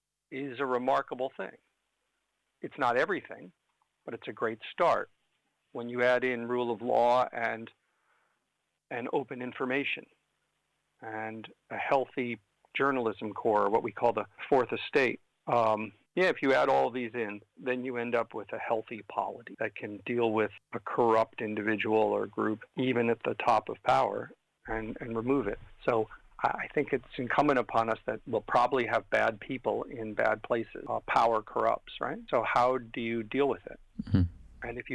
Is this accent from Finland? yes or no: no; New York, United States; Chuck Schumer from my home state of New York